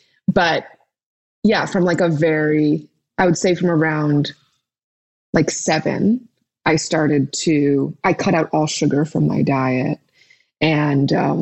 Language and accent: English; New York City, New York, United States; born there; I was born in New York at Lenox Hill Hospital.